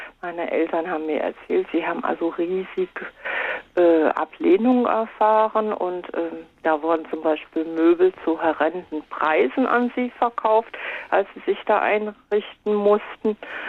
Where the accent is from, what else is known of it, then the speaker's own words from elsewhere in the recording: Cologne, North Rhine-Westphalia, Germany; Ich bin in Köln groß geworden. Und kam also als Baby 1954 nach Köln.